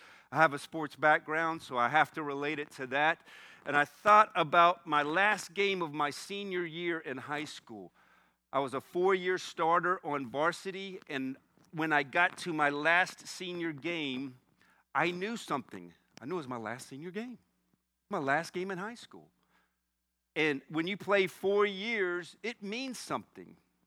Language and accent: English; Florida, United States; And it's freezing in New York. I'm from Florida.